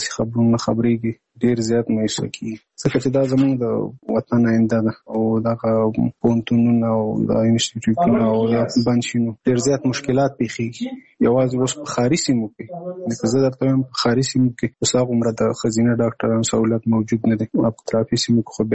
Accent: Nangarhar, Afghanistan; now in Kabul, Afghanistan; زموږ کور په ننګرهار کې دی، زه په کابل کې یم

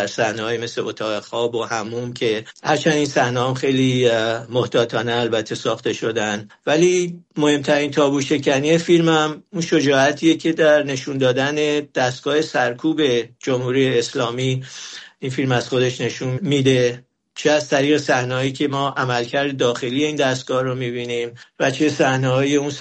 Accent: Iran; در مورد من به عنوان یک ایرانی تأثیر افزوده این شاخصهای عاطفی بوده

